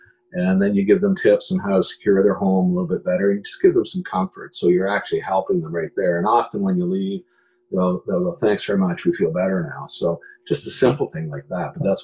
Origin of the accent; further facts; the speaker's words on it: Truro, Nova Scotia, Canada; Originally, I'm from this province. I grew up in Truro, in Nova Scotia.